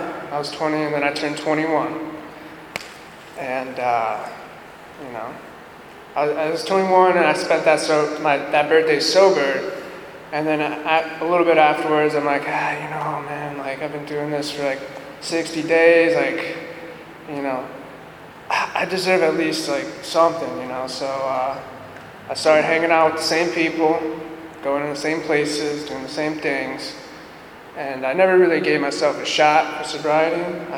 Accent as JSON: {"language": "English", "town": "Syracuse", "region": "New York", "country": "United States", "tie": "born or raised there", "also_born_or_lived": "Texas / Illinois", "said": "I was born in Texas, lived in Illinois, and then moved up to New York, went to high school there for 10 years"}